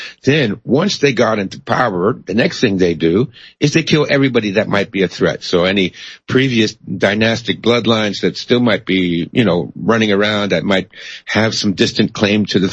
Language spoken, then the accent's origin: English; Canada; And me, as a Canadian, my taxes go to support her, too, right?